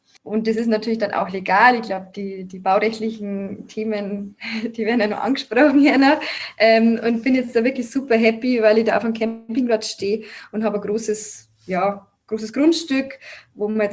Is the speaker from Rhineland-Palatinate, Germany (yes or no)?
no; Bavaria, Germany; ich habe tatsächlich nicht meine Heimat angegeben, weil es wäre ja dann Niederbayern gewesen. Ich habe schon gewusst, ich komme nach Oberbayern